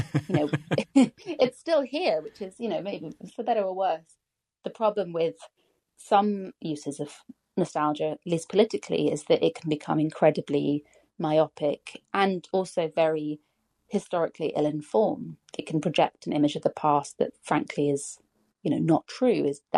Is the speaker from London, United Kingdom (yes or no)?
yes; London, United Kingdom; I grew up in London, in a city, went to a normal inner city public school